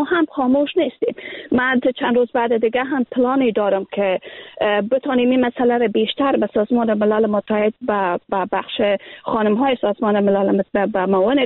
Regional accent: Afghanistan; moved away; اگر ما امروز بیرون از افغانستان زندگی میکنیم، باور کنین که من از لحاظ فیزیکی بیرون از افغانستان هستم.

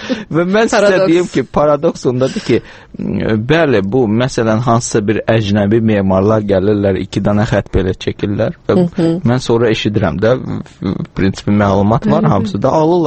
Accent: Baku, Azerbaijan; born there; Axı, mən bu Bakıda anadan olmuşam, bu mənim şəhərim. Deyim, mənim ölkəmdir.

